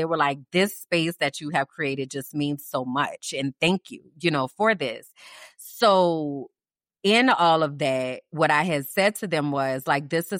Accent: New Orleans, Louisiana, United States; And keep in mind, I'm from New Orleans, so I don't have a lot of pictures of myself at all.

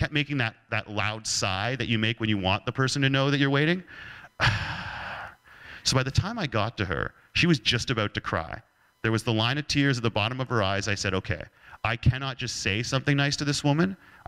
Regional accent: Canada; I'm Canadian.

